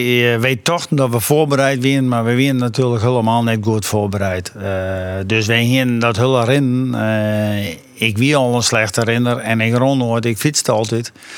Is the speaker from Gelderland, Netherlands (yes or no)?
no; Friesland, Netherlands; Ja, als Fries, oud ridder.